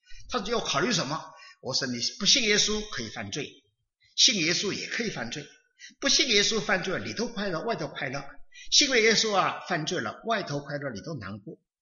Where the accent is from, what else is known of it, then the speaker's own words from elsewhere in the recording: China; now in United States; 我是江浙人呢、啊。我说我们江浙人呢、啊